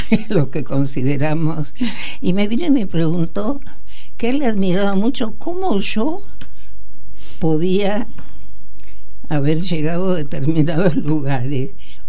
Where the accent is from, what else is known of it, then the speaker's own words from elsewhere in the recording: Tucumán, Argentina; No, nunca. Yo soy tucumana.